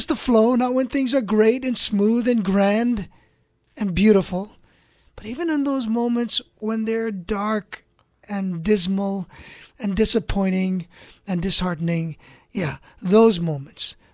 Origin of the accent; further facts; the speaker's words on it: Hawaii, United States; I grew up in Hawaii. So we're surrounded by water